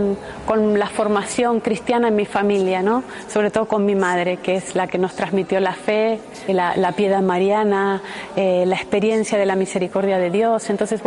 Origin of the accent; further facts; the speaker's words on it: Argentina; now in Salamanca, Spain; soy argentina, vine hace 16 años a España, vine para estudiar y hace 15 años vivo ya en Salamanca.